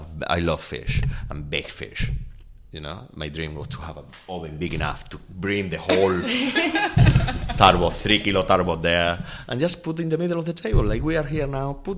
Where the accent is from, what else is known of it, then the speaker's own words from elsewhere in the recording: Extremadura, Spain; English is a second language; I grew up in Extremadura.